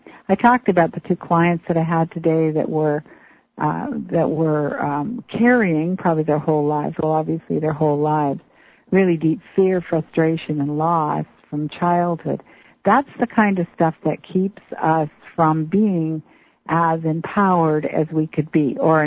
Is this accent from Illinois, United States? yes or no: no; Washington, United States; Jonquil's from Oregon. I'm from Washington.